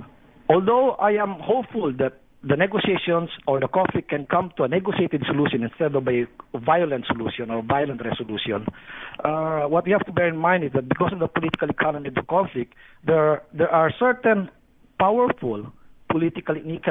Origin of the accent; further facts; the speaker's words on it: Manila, Metro Manila, Philippines; now in Mindanao, Philippines; I'm a full-blooded Moro. But I grew up in Manila, actually, so I can also understand the Christian or Filipino perspective. I practically grew up in Manila and studied and worked there for several years before finally coming back to Mindanao.